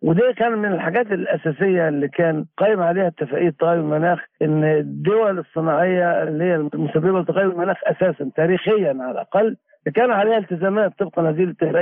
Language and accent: Arabic; Aswan Governorate, Egypt; عندنا في مصر في أكبر مشروع للطاقة الشمسية على مستوى العالم في بنبان في أسوان